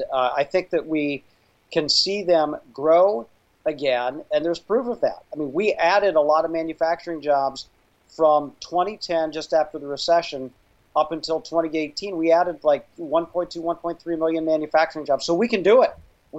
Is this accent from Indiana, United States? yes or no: yes; Indiana, United States; I'm from Indiana, and so it was nice to be back in my home state for a little bit.